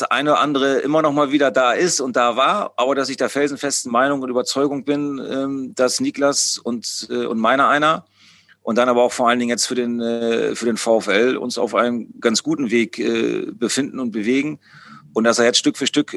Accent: Bremen, Germany; über meine Bremer Heimat

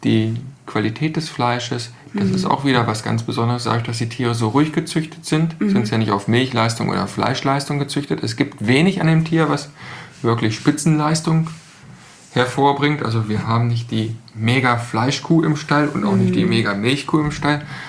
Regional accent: Harz, Germany; Also ich bin ja quasi ein Kind des Waldes. Ich habe meine Jugend im Hainholz verbracht und auf dem Pferd. Und das ist schon, ja, ich glaube, mich verbindet ganz, ganz viel mit dem Harz.

